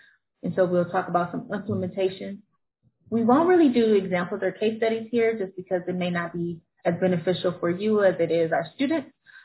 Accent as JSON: {"language": "English", "region": "Ohio", "country": "United States", "said": "Secondly, I am from Ohio."}